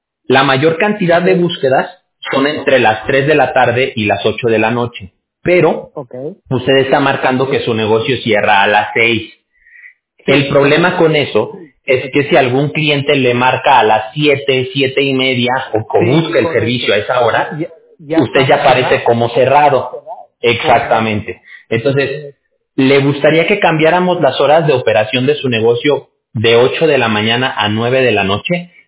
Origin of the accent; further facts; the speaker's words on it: Mexico; yo soy de México, por eso le digo, porque voy a usar una frase muy de allá